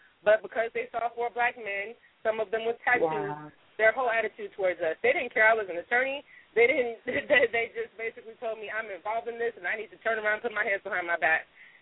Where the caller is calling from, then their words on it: Los Angeles, California, United States; I'm calling from Los Angeles.